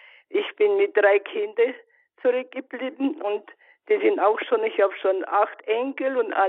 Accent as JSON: {"language": "German", "region": "Ural", "country": "Russia", "tie": "born or raised there", "said": "Ich bin, erzogen, geboren bin ich in Nordural, das war Kommendatur und alles da."}